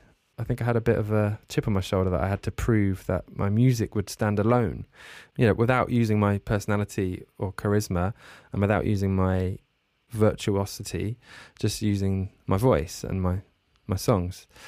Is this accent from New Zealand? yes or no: no; Bourne End, South East England, United Kingdom; I grew up in a village called Bourne End in Buckinghamshire, which was like 1 hour from London. It was kind of halfway between London and Oxford